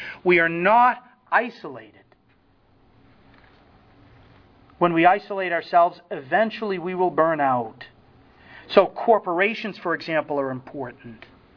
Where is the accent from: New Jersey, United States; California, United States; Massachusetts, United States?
Massachusetts, United States; Lowell; was from my hometown, Lowell, Massachusetts.